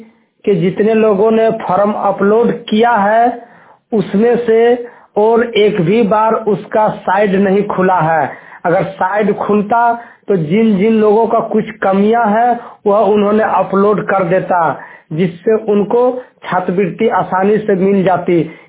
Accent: Dharjori, Jharkhand, India; बागमारा, पंचायत रंगुनी, ग्राम धारजोरी का निवासी हूँ।

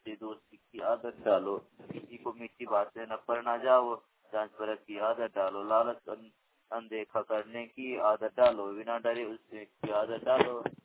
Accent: Gazi, Jharkhand, India; मैं ग्राम गाजी पोस्ट लेदा जिला गिरिडीह के निवासी हूँ।

